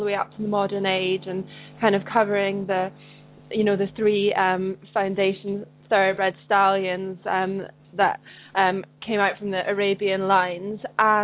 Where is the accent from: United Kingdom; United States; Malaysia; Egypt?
United Kingdom; Scotland; I'm from Scotland, where when we get snowfall, we get proper snowfall.